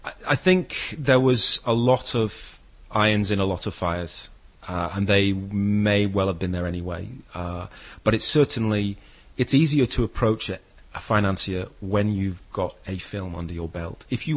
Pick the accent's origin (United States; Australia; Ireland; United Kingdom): United Kingdom; Manchester, North West England; I'm originally from Manchester, and there's only a very small outpost of struggling filmmakers there.